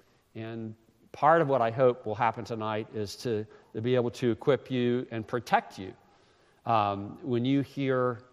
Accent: Greenville, United States; But I grew up in this community, actually. I grew up in Greenville.

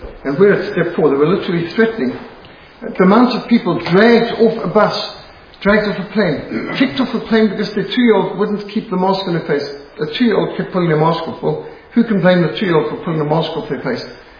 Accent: Zimbabwe; Now, I was brought up in Rhodesia where we got bilharzia. It didn't stop us swimming in the dams.

